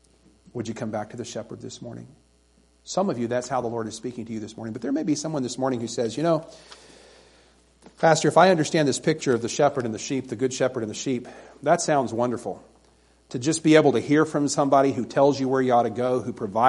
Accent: Tuscaloosa, Alabama, United States; but I grew up in Tuscaloosa, Alabama, if you can't tell.

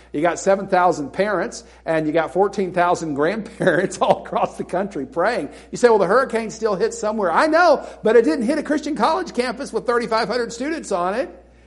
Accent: Tornado Alley, United States; I grew up pretty much in Tornado Alley.

